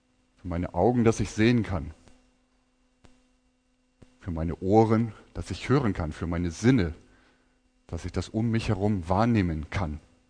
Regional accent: Northern Germany, Germany; Als Norddeutscher, der nie Hannover, den Breitengrad von Hannover übertreten hat, kam ich das erste Mal nach Köln

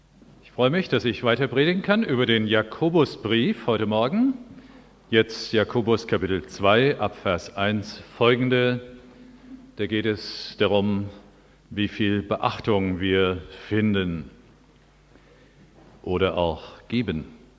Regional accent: Oberursel, Hesse, Germany; ich stamme aus Oberursel im Taunus

